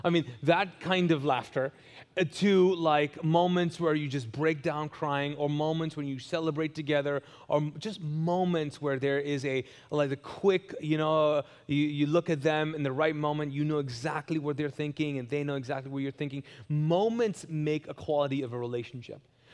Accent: Pakistan; It was in Kuwait, in the Middle East, and I was dating an Indian girl. I'm Pakistani. She's Indian.

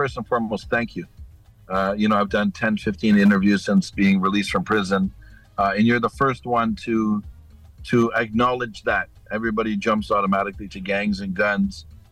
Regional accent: Toronto, Ontario, Canada; I'm from Toronto.

